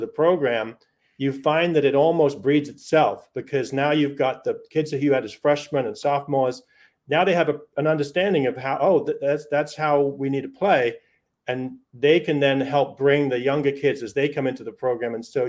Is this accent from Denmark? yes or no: no; England, United Kingdom; growing up in England